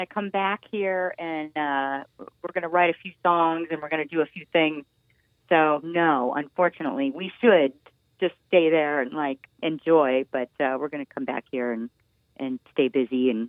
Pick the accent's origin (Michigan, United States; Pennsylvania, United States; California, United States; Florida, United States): Florida, United States; I mean, I'm from Florida, so give me some good Southern food and I'm pretty happy.